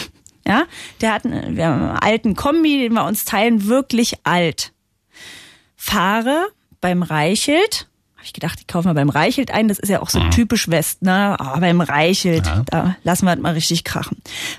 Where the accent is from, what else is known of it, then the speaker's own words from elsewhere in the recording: East Germany, Germany; now in Berlin, Germany; Und ich bin ja als Ossi, Ostlerin, jetzt zum ersten Mal in den Westen gezogen. Ich wohne jetzt in Berlin-Tegel.